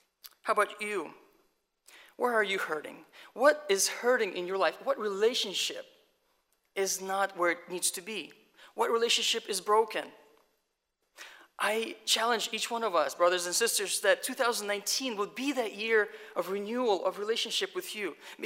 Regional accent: State College, Pennsylvania, United States; So, growing up in State College, this picture was taken on the back of Calvary Church, the first church where the Russian church gathered.

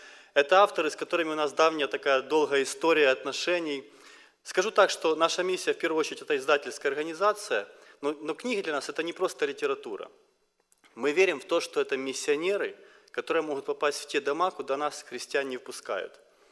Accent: Kyiv, Ukraine; я приехал из Киева, из Украины, женат, у меня трое деток

